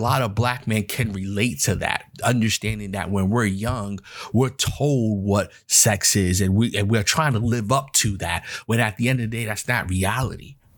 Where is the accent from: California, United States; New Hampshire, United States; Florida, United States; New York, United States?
New York, United States; I mean, we knew growing up in New York that the cops were on some bullshit all the time.